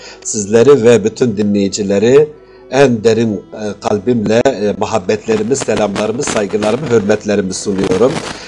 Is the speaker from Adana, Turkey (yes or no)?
yes; Adana, Turkey; now in Mersin, Turkey; köken olarak kökümüz Mardin'den gelmektedir. Doğma büyüme de Adanalıyız. Yani Adana'da doğduk, büyüdük. 1980 yılında dünyaya gelmişim. Yaklaşık 5-6 seneden beri de Mersin'de